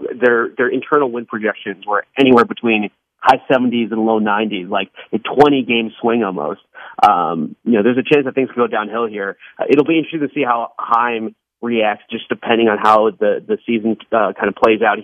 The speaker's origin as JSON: {"language": "English", "town": "Boston", "region": "Massachusetts", "country": "United States", "said": "I'm a Boston Red Sox fan. I'm from Boston."}